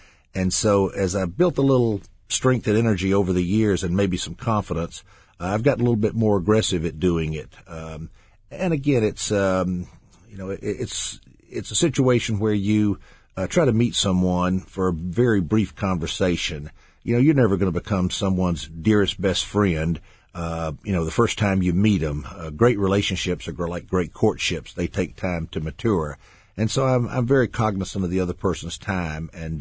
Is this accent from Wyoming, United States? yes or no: no; Columbus, Ohio, United States; because Columbus is a big little city and, you know, I knew a lot of folks and I didn't want to do it in my hometown.